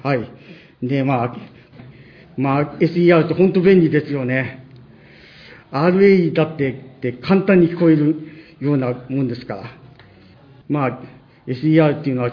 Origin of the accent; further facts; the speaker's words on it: Machida, Tokyo, Japan; 東京都町田市から来ました